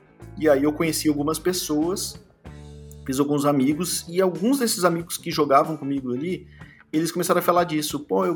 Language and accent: Portuguese; São Leopoldo, Rio Grande do Sul, Brazil; also born or lived in São Paulo; now in Porto Alegre, Brazil; Eu sou de São Leopoldo, natural de São Leopoldo. Hoje eu moro em Porto Alegre, mas já morei em São Paulo também. Quando eu saí de São Leopoldo, uma cidade aí com 200 mil habitantes, fui morar em São Paulo